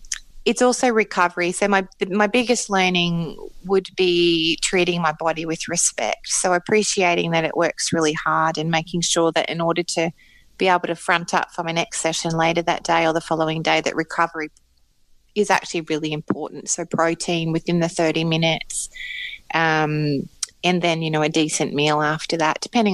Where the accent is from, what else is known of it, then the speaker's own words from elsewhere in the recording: Australia; being an Australian, and particularly an Australian who grew up in the country